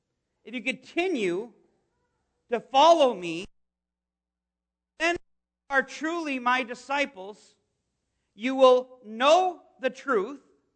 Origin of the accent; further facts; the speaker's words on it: Canada; Growing up in Canada, I can tell you